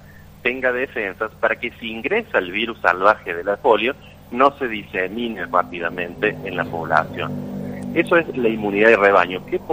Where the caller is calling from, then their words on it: Córdoba, Argentina; Buenos días. Saludos desde Córdoba.